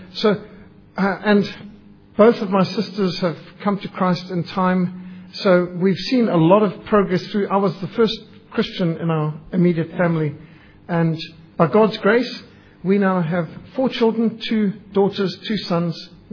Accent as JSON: {"language": "English", "country": "Zimbabwe", "tie": "born or raised there", "said": "not even a mile from where I was born, actually, is where I live now. But I was raised in Rhodesia, and my family were not believers. We were in a secular family."}